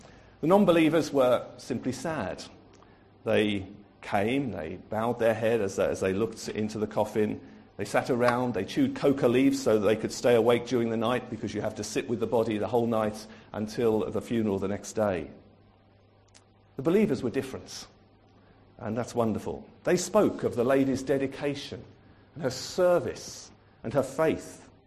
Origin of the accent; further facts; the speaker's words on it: United Kingdom; And being very British, we need to leave the lady the family the space and to just adjust.